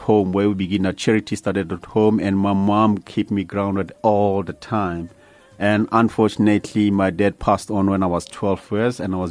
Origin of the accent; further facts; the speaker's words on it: Soweto, Gauteng, South Africa; born there; I was born many, many, many years ago in Soweto in a township called Meadowlands.